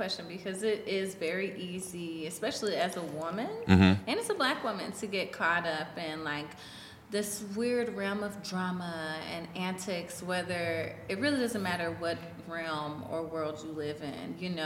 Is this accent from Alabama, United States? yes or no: yes; Huntsville, Alabama, United States; also born or lived in Indianapolis; now in St. Louis, United States; I'm not from Indianapolis either. I'm from Alabama.